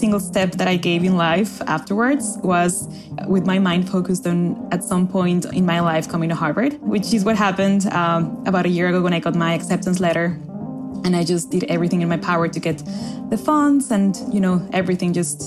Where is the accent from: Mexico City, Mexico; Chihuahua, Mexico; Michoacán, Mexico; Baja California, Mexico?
Mexico City, Mexico; now in Cambridge, United States; I am from Mexico City.